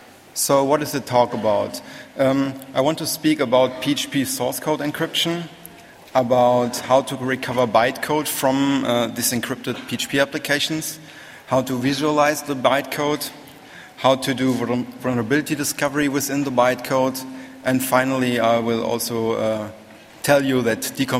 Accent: Cologne, North Rhine-Westphalia, Germany; I'm from Cologne in Germany, and I work for approximately 10 years in information security

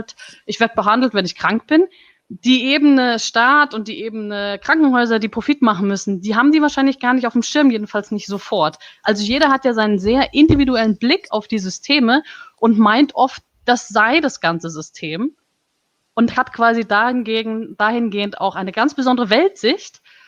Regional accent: Germany; ich bin Deutsche

